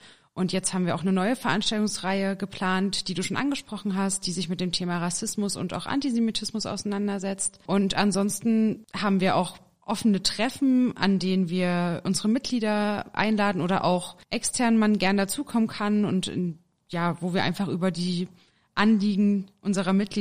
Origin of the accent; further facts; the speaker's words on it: Jena, Thuringia, Germany; born there; ich bin geboren in Jena und wohne derzeit auch in Jena. Ich habe dort auch studiert, Lehramt.